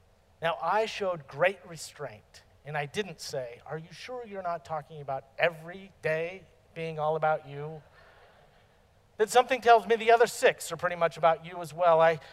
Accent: California, United States; Maybe it's because I'm from California where everyone is spiritual but not religious.

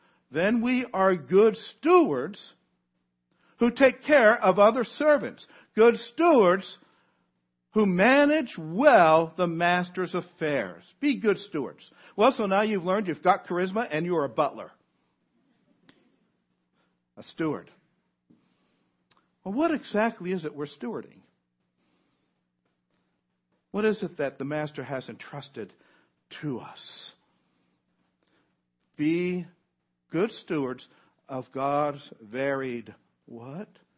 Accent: Virginia, United States; I grew up near the Luray Caverns of Virginia.

